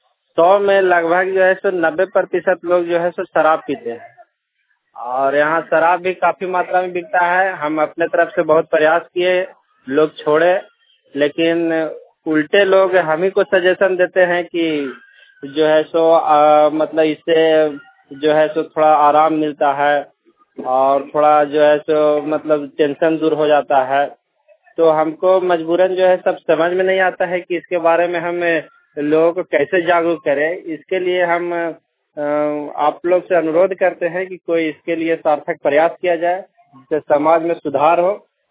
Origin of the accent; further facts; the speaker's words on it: Sardam, Jharkhand, India; ग्राम सरदम post Pindra, जिला चतरा के निवासी हूँ।